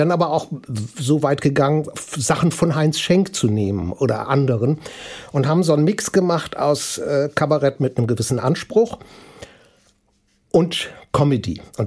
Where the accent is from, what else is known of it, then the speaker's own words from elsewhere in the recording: Hamburg, Germany; Und dann bin ich in der Finkenau geboren. Und bin im Wesentlichen in Rahlstedt groß geworden. Oder klein geblieben, wie man das immer sagen will.